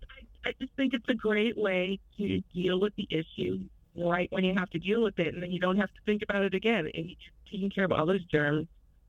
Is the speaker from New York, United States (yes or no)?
yes; New York, United States; And also, I'm from Long Island as well.